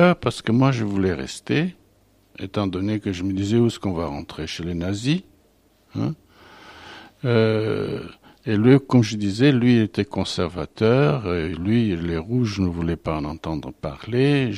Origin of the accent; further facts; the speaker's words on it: Bessarabia, Moldova; moved away; Ce jour-là, quand nous avons quitté la Bessarabie.